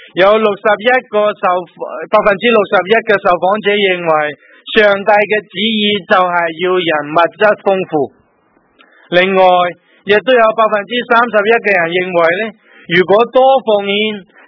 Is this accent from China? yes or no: yes; China; 我们中国人开门七件事，柴米油盐酱醋茶